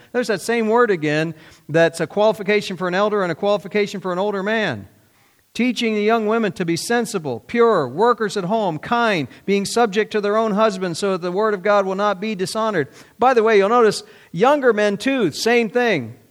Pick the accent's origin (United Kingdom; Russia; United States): United States; Ohio; I'm from Ohio. I'm just a short guy from Ohio. You know, where I'm from, grass grows free.